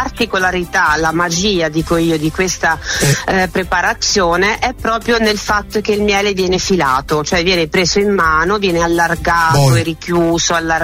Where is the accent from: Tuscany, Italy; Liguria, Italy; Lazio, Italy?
Tuscany, Italy; Castelnuovo di Garfagnana; now in Versilia, Italy; io sono di Castelnuovo Garfagnana, e però vivo in Versilia, e quella Garfagnana ce l'ho nel cuore, ce l'ho nel mio DNA